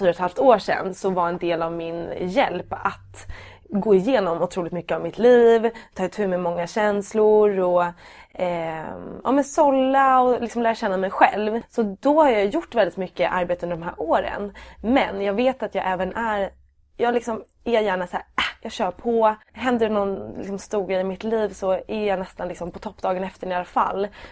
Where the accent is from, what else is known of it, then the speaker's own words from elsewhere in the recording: Dalarö, Stockholm County, Sweden; jag kommer ju utifrån Dalarö där jag är uppvuxen, och där är ju ganska liksom skyddat på något vis. Det är väldigt litet, alla känner alla